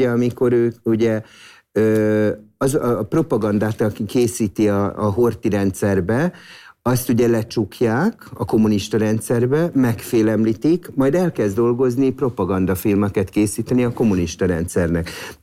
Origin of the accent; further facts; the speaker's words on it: Budapest, Hungary; én például nagyon hiszek abba, hogy Budapestnek, és most csak mint budapesti mondom, zöld városnak kell lennie